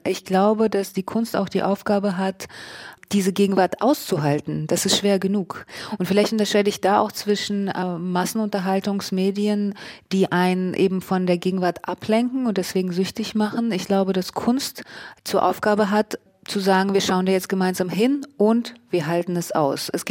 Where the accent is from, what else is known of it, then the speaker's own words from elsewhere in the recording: Russia; first language ru; German is a second language; intensiv mit dem Russischen beschäftigt und ich habe ein sehr zwiespältiges, schwieriges Verhältnis zu meiner Muttersprache, aber ich liebe sie sehr